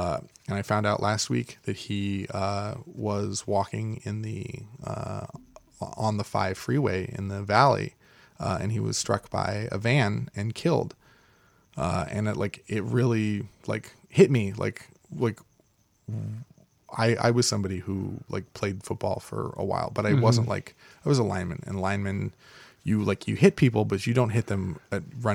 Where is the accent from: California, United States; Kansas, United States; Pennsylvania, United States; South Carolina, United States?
California, United States; Hermosa Beach; I grew up in Hermosa Beach, and when you're a kid in Hermosa Beach, you get to choose which high school you go to because we don't have a high school.